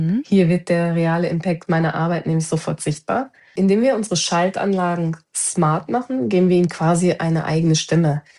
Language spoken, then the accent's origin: German; North Rhine-Westphalia, Germany; born there; Also ich bin gebürtig aus dem Ruhrgebiet und als potsches Mädchen bin ich immer straightforward und sehr direkt.